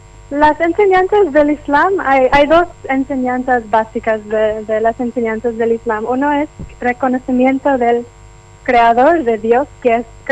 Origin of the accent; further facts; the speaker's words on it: Canada; Spanish is a second language; also born or lived in Pakistan; now in Paraguay; Crecí en Canadá, pero nací en Pakistán.